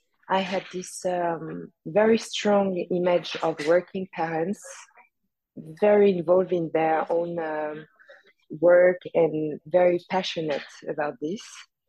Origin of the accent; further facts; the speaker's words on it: Paris, Île-de-France, France; English is a second language; I'm super Parisian.